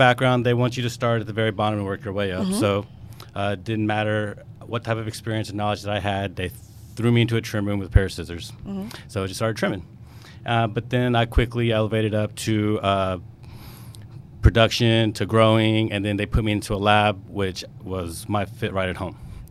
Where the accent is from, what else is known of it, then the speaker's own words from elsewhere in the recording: Houston, Texas, United States; I'm originally from the Houston area, so coming back home was a gift to me.